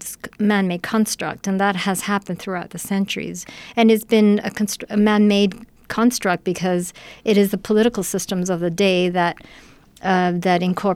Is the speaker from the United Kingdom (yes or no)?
no; Malaysia; So, but I'm originally from Malaysia.